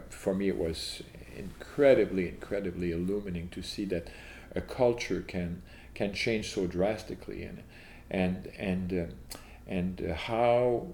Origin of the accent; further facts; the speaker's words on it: New Brunswick, Canada; I was from New Brunswick